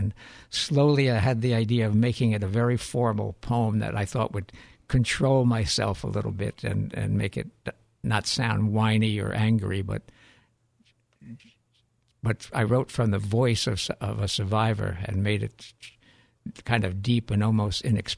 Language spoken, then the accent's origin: English; Brooklyn, New York, United States; As I said, I grew up in Brooklyn